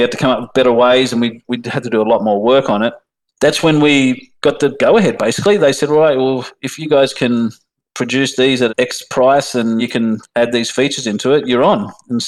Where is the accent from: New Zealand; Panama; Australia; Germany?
Australia; now in United States; firstly, that we're Australian and in America, even talking to them, like half of them hadn't even, I probably didn't even know where Australia was.